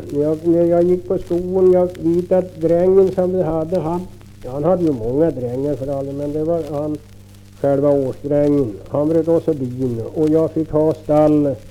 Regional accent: Kräcklinge, Örebro County, Sweden; born there; Jag är född i Kräcklinge på Sörgården, strax runt i kyrkan. Det är den sönderste gården där i själva byn.

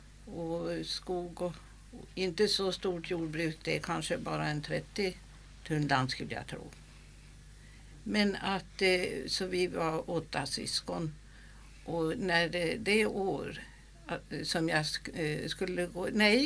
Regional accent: Östra Hals, Uppsala County, Sweden; Ja, jag är född i Östra Hals den 19 mars 1912. Och jag har varit borta ett år i Stockholm. Annars så har jag ju varit i byarna Hals och Västerensta i hela mitt liv.

